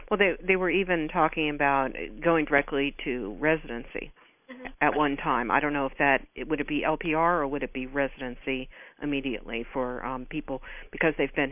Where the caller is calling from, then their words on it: Falls Church, Virginia, United States; I'm calling from Falls Church, Virginia.